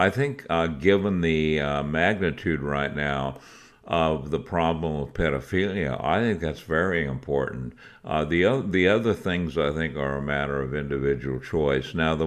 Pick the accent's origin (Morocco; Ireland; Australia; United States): Ireland; now in England, United Kingdom; as this Irish guy living in England right now